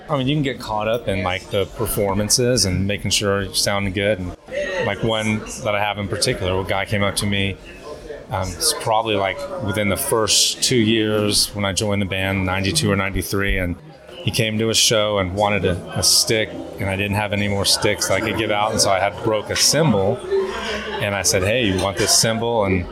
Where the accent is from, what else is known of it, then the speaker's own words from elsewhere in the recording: United States; because I'm from America and I'm the same way.